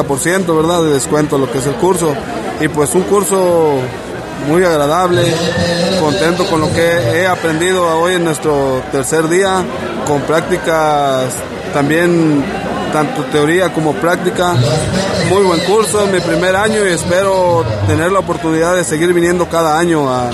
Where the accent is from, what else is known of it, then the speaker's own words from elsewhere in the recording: Mexico; vengo de Jalisco, del estado de Nayarit.